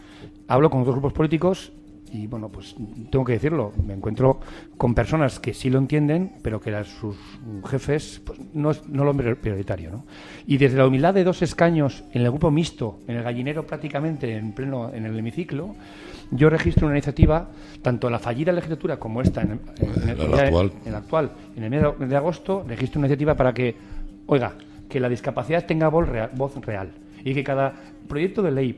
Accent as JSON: {"language": "Spanish", "region": "Navarre", "country": "Spain", "said": "porque me siento así, navarro y español"}